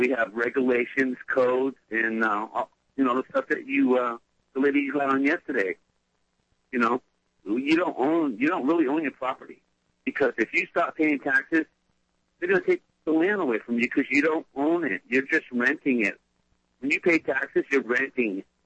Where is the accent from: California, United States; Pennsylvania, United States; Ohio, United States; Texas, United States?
California, United States; And then the other states got incorporated, like I'm from California, 1849, the original Constitution.